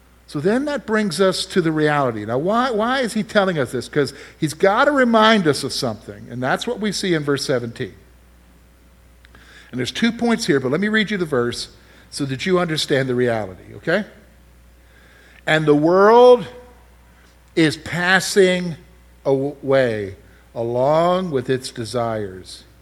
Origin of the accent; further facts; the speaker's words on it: Columbia, South Carolina, United States; I want to go back to the house I grew up in Columbia, Northeast Richland County.